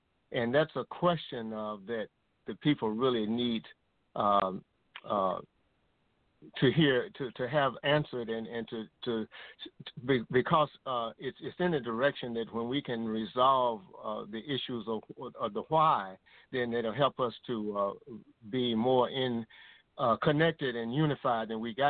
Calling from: Richmond, United States; Yes, this is … I'm calling from Richmond

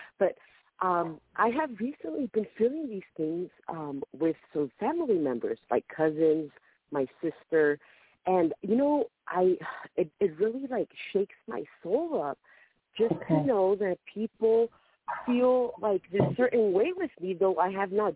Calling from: San Diego, California, United States; I'm from San Diego.

